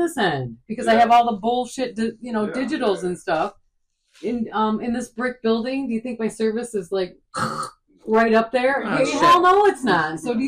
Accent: Canada; I'm Canadian, and it wouldn't let me pay.

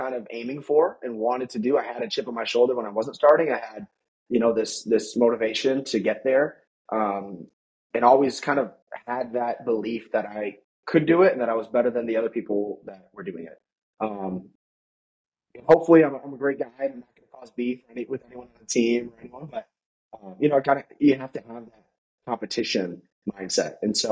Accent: Wisconsin, United States; even Wisconsin, you know, here, my home state.

